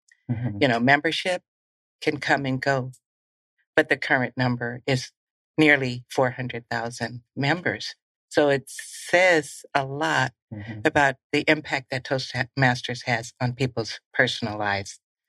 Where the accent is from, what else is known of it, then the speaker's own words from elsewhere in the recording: Moreno Valley, California, United States; Southern California. Riverside, Moreno Valley area, for those who are listening and you're familiar with that area.